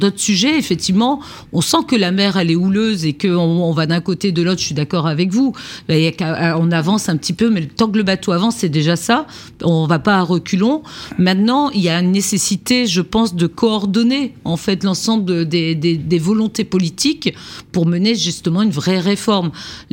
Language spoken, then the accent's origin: French; Brittany, France; moi, je suis bretonne, je ne vois pas forcément la mer houleuse comme une contrainte